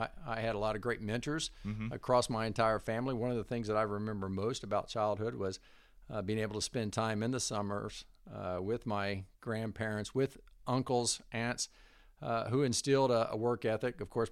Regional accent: Bowling Green, Kentucky, United States; I'm from Bowling Green. As a matter of fact, I was born up on Hospital Hill when that was still the hospital.

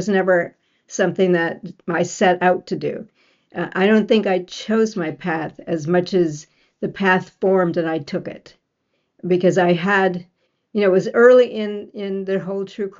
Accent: Michigan, United States; moved away as an adult; I was born in Michigan and I left there when I was 18 to hitchhike across the country.

